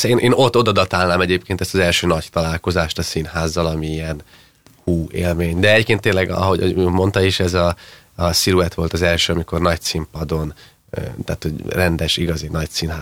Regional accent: Debrecen, Hajdú-Bihar, Hungary; Igen, debreceni vagyok, ott születtem, és ott is tanultam

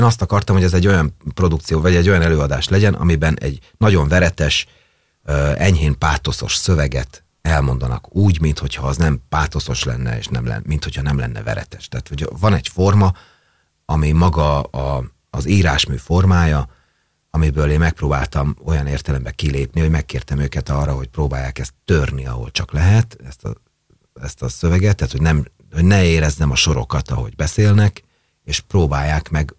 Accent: Romania; now in Hungary; Engem soha senki nem bántott Romániában, azért nem magyar vagyok.

